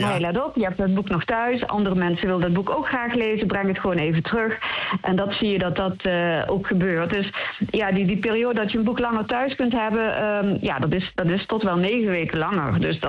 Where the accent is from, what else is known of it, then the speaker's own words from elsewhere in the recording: Netherlands; Ik ben Nederlander, maar ik heb ook een andere hoed.